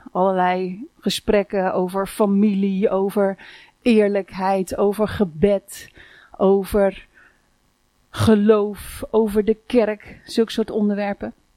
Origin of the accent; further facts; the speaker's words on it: Woerden, Utrecht, Netherlands; Ik kom dus uit Woerden.